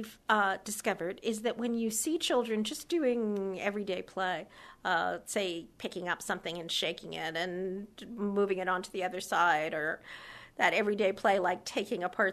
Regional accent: California, United States; But I come from California, where we're not too good at irony.

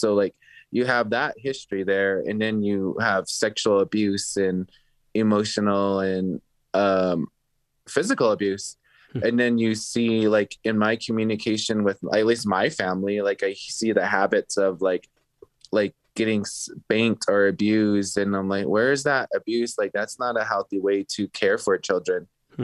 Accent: Navajo Nation, United States; I'm Indigenous, I'm Native, I'm Diné from the Navajo Nation.

